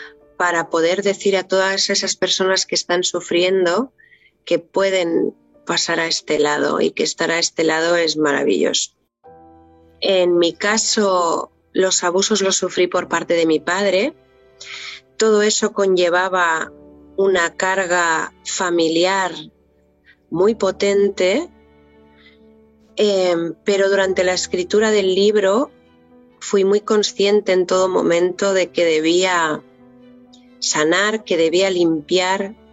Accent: Catalonia, Spain; also born or lived in Barcelona; Yo nací en Barcelona, pero a los 13 años ya nos vinimos a vivir aquí y llevo aquí desde en Cataluña, sí, nací en Cataluña. Y vivía en Barcelona y luego nos vinimos a vivir aquí arriba del todo.

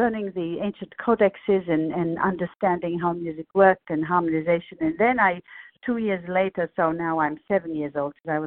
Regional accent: Assisi, Umbria, Italy; I'm from Assisi, which is a small hill town in the Umbrian countryside that's really smack on central Italy. It's the only region that doesn't butt onto the sea. We are sort of mountain people.

